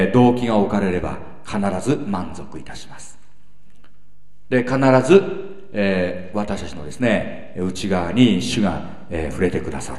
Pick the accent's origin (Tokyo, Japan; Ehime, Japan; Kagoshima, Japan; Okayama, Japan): Tokyo, Japan; Omori; born there; 私の親っていうのは、大森で所帯を持ちましてですね、田舎から出てきて、で、大森で私も生まれたんです。